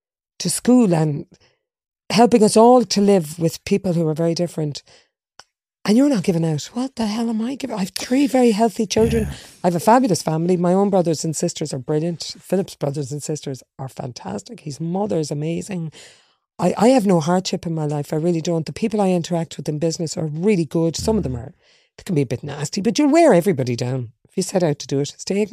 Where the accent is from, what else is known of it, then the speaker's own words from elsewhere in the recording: Dublin, Leinster, Ireland; my mum was a farmer's daughter, even though I was raised in Black Rock in Dublin. We were a farming stock.